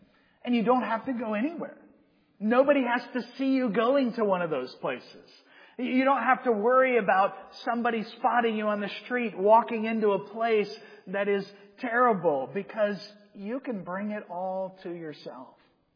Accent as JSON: {"language": "English", "region": "Georgia", "country": "United States", "tie": "born or raised there", "accent": "Southern", "said": "I grew up in South Georgia. And as a young man, I had a very strong Southern accent. Then I went to college in Indiana."}